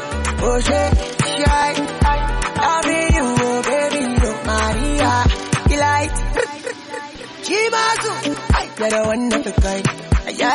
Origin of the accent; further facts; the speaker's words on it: Nigeria; I know you come from UK. Me, I come from Nigeria.